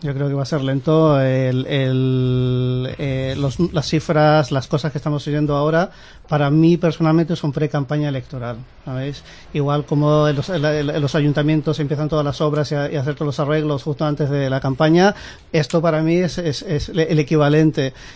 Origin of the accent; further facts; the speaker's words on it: England, United Kingdom; yo me crié en Inglaterra, yo he vivido mi juventud allí.